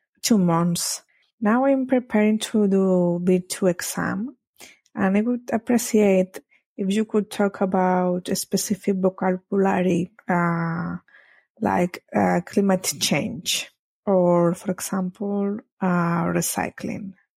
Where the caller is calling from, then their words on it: Sabadell, Catalonia, Spain; English is a second language; from Sabadell, near to Barcelona.